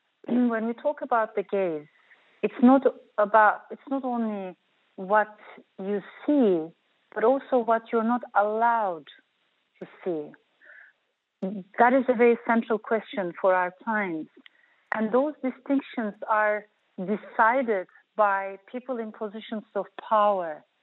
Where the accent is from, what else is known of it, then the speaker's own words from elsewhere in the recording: Turkey; also born or lived in Strasbourg, France; My mother brought me to Turkey because for her, Turkey was motherland. For me, it was a new country to discover. And we came to a very conservative, very patriarchal neighborhood in Ankara. This was my grandmother's house.